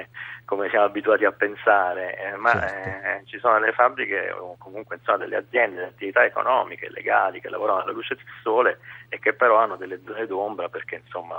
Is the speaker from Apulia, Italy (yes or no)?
yes; Taranto, Apulia, Italy; Io poi sono di Taranto, per cui sono sensibile in questo momento alla questione ambientale